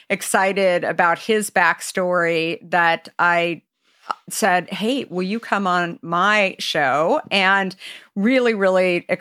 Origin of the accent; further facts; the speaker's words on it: California, United States; being a Californian myself, I think he's got California somewhere in his sights along the way